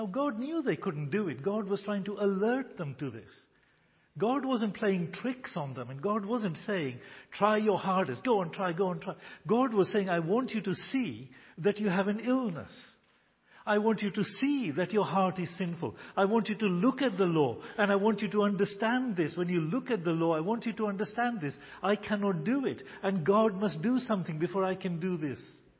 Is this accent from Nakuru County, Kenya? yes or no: no; Nairobi, Kenya; born there; I was born in Nairobi.